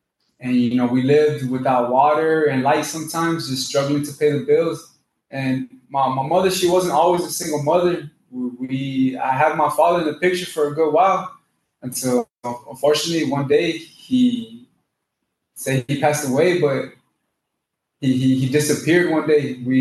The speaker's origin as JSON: {"language": "English", "region": "Florida", "country": "United States", "said": "So my background is, I come from Florida."}